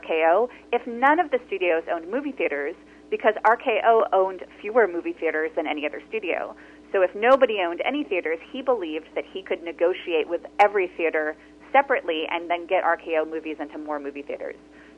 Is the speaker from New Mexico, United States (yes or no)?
no; Los Angeles, California, United States; I grew up in Los Angeles in the 80s.